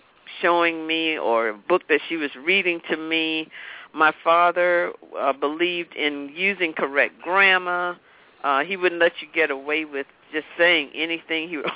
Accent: Raleigh, North Carolina, United States; I was brought up in Raleigh, North Carolina, which is the capital of North Carolina

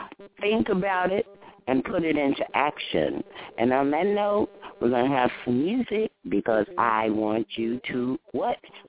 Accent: Texas, United States; I like being a Texan, even though I'm here in California.

